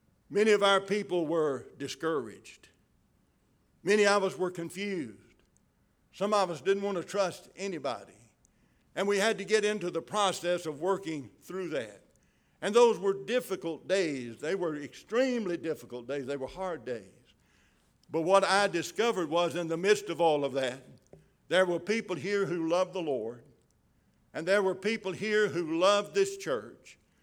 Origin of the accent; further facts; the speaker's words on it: Pumpkin Center, Mississippi, United States; I'm from Pumpkin Center, Mississippi. So I say quitting, okay?